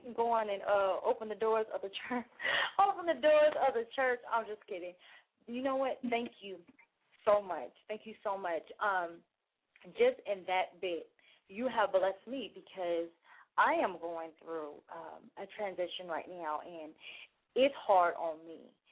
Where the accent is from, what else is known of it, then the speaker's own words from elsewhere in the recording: California, United States; now in Atlanta, United States; I am not from Chicago. I am from California. When I got to Atlanta and it snowed the first time, I freaked out.